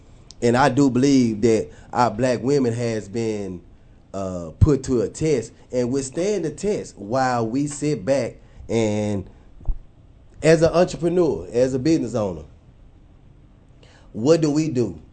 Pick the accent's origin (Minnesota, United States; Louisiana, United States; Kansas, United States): Louisiana, United States; New Orleans; I dealt with it growing up in New Orleans.